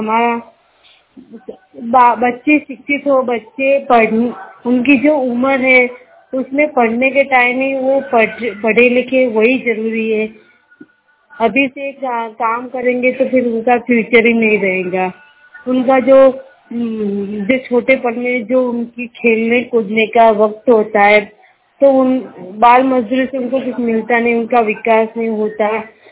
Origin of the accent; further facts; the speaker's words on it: Ahmedabad, Gujarat, India; और मैं अहमदाबाद की रहने वाले हूँ।